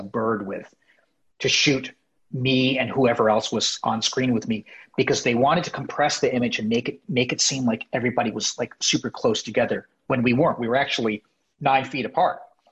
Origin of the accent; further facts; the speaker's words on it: Glastonbury, Connecticut, United States; also born or lived in Japan; I was born in Japan, but I'm not a Japanese citizen. I was naturalized when I was 7 years old. I grew up in Glastonbury, Connecticut.